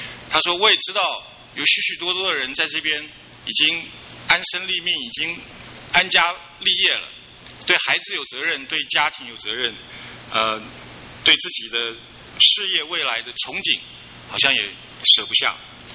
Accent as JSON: {"language": "Chinese", "town": "Dezhou", "region": "Shandong", "country": "China", "tie": "born or raised there", "said": "就经过了德州，是我的故乡，就停了2分钟"}